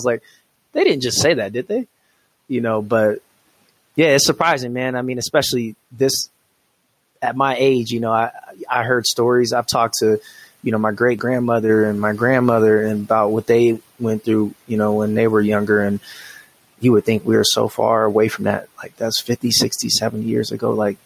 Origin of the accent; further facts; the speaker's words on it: Washington, United States; now in Colorado Springs, United States; I came from Washington State, which is a very liberal place, very blue state.